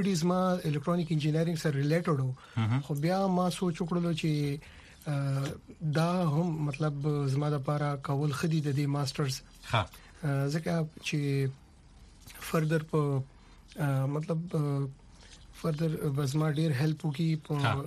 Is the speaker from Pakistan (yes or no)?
yes; Khyber Pakhtunkhwa, Pakistan; now in United States; زه بیسیکلی د مومن ایجنسی د میچنۍ علاقې کغون تحصیل نه تعلق لرم او رهایش مونږ په پېښور کې دی.